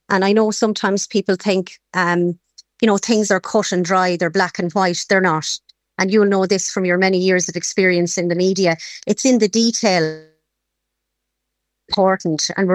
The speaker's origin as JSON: {"language": "English", "town": "Carlow", "region": "Leinster", "country": "Ireland", "tie": "born or raised there", "said": "When I was a young one growing up in Carlow, I was looking across the border at him in Kilkenny"}